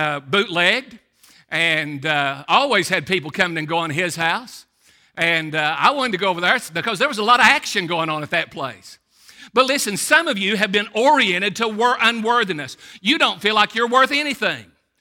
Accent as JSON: {"language": "English", "town": "Middlesboro", "region": "Kentucky", "country": "United States", "tie": "born or raised there", "said": "If there was ever a place that helped you orient toward unworthiness, it was where I grew up in Middlesboro, Kentucky."}